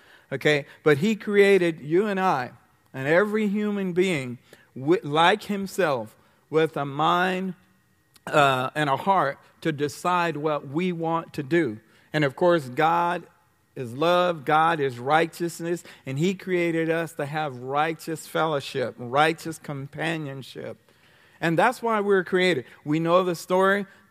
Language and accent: English; South Carolina, United States; also born or lived in New York; I'm North American, born in New York, raised in South Carolina, farm boy.